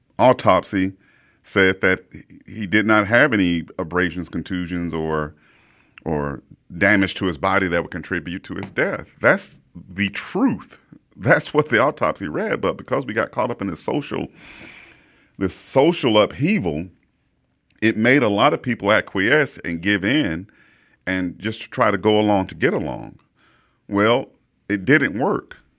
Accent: United States; I am an American who is black.

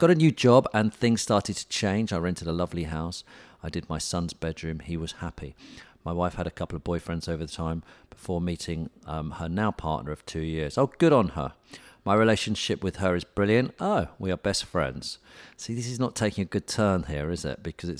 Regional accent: United Kingdom; Yeah, that's because we're British, though, isn't it?

